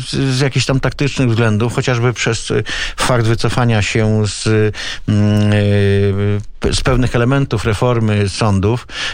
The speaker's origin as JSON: {"language": "Polish", "town": "Warsaw", "region": "Masovian Voivodeship", "country": "Poland", "tie": "born or raised there", "said": "jestem warszawiakiem z krwi i kości, z dziada pradziada"}